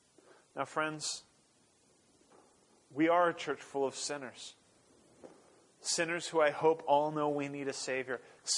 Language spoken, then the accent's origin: English; Norway; I remember hearing of these stories growing up in Norway.